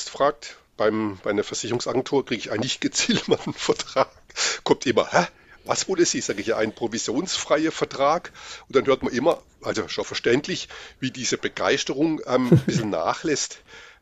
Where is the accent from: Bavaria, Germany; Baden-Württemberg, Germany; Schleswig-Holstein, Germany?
Baden-Württemberg, Germany; Also ich bin ja Schwabe